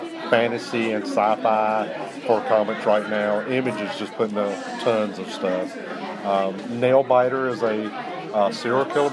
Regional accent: the South, United States; and I'm from the South. I was like, you are so deep in my childhood right now.

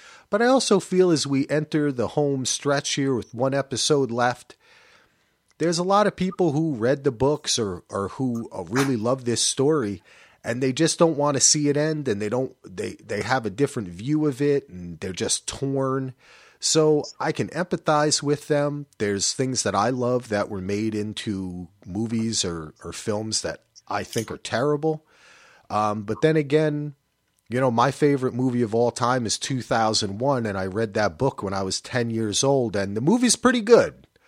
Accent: New Jersey, United States; And I am from New Jersey like him, so I can make fun of him.

